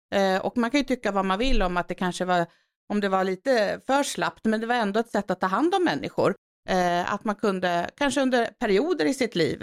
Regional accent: Västertorp, Stockholm County, Sweden; also born or lived in Falun; jag var uppväxt i Västertorp.

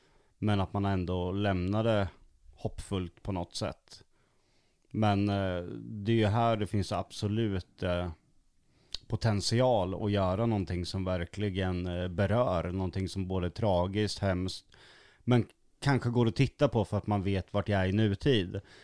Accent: Motala, Östergötland, Sweden; born there; Jag är född på Motala lasarett.

